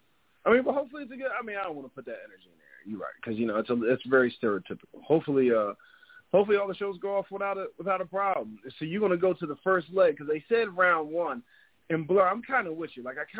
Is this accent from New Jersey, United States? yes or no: yes; New Jersey, United States; I'm from the Philadelphia greater region. I'm from South Jersey.